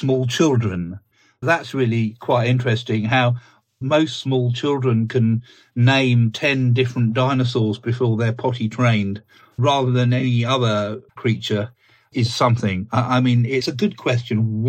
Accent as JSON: {"language": "English", "region": "South East England", "country": "United Kingdom", "tie": "born or raised there", "said": "quite close to where I grew up in Sussex, in the Weald of Sussex"}